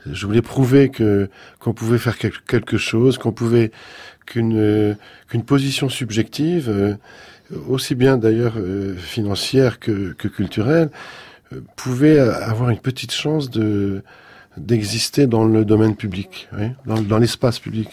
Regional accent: Grenoble, Auvergne-Rhône-Alpes, France; qui est un architecte de ma ville natale, de Grenoble.

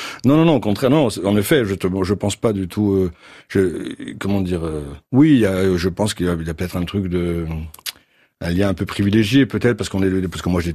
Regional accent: Ajaccio, Corsica, France; also born or lived in Fontainebleau, France / Avon, France; Je suis né à Ajaccio. J'ai vécu, petit jusqu'à l'âge de 6 ans, j'ai vécu en Corse, puis à Ajaccio, et après, pendant quelques années sur le continent, comme plein de gens, dans la région parisienne, à Fontainebleau. À Avon, précisément

